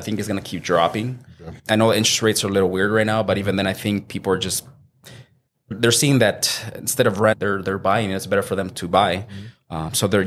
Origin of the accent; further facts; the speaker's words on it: Phoenix, Arizona, United States; I was born and raised here in Phoenix, Arizona, so I'm definitely a native from Phoenix.